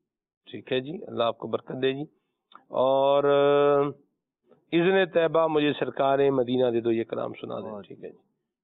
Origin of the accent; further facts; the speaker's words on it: Murree, Punjab, Pakistan; سلمان بھائی میں مری سے ہوں